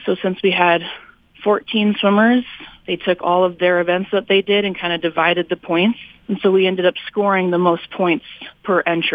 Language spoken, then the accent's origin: English; Fort Collins, Colorado, United States; I am actually from Fort Collins, Colorado. I came up to South Dakota to swim at USD